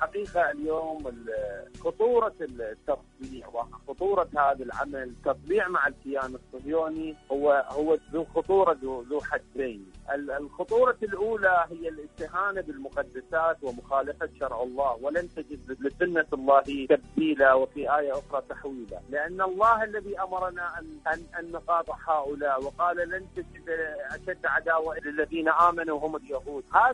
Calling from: Iraq; من العراق

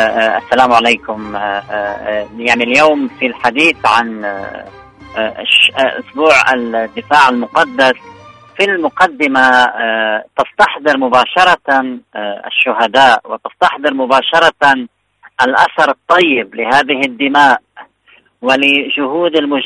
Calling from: Lebanon; أنا أحدثكم من لبنان،

